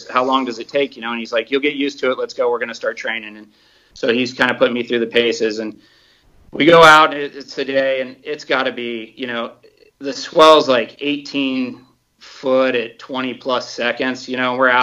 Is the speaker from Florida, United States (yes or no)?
yes; Florida, United States; I came out from Florida